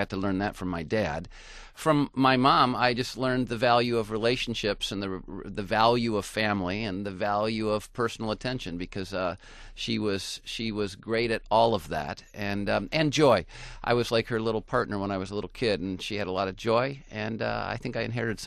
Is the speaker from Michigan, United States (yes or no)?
yes; Union Lake, Michigan, United States; I am a proud part of the Michigan family. Was born and raised in Michigan. As you mentioned in the introduction, grew up in Union Lake.